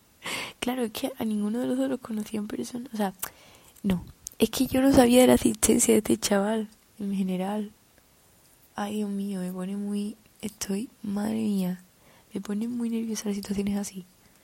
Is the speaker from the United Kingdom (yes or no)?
yes; England, United Kingdom; Spanish is a second language; soy inglesa